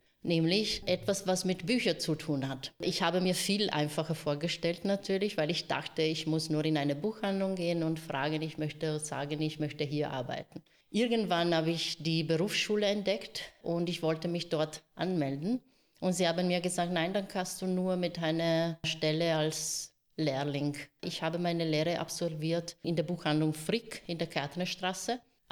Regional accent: Brescia, Lombardy, Italy; German is a second language; moved away as an adult; now in Vienna, Austria; Ich bin in Brescia aufgewachsen und ich habe dort studiert.

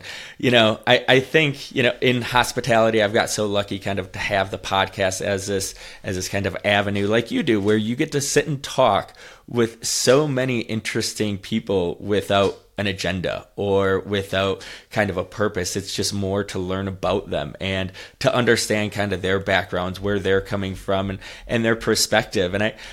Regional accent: Beaver Dam, Wisconsin, United States; moved away as an adult; now in Washington, United States; I grew up in Beaver Dam, Wisconsin, outside of Madison, went to college in Milwaukee.

